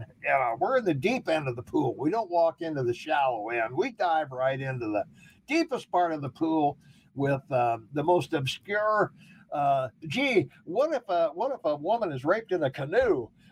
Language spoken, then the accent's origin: English; Montana, United States; There's only 5 places in Montana that do abortions, and none of them in my hometown, thankfully.